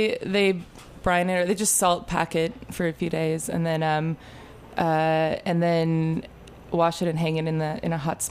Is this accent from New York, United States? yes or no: no; Milwaukee, Wisconsin, United States; So obviously growing up in Milwaukee to a Croatian family